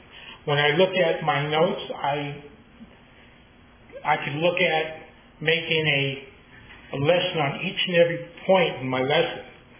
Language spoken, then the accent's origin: English; Brooklyn, New York, United States; I'm from Brooklyn, so I don't know anything about Greek or any other language but English, or maybe Pig Latin.